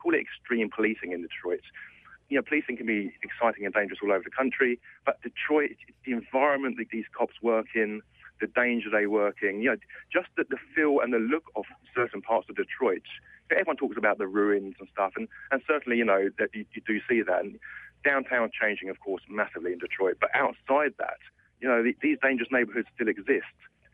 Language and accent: English; England, United Kingdom; now in United States; no, I'm English.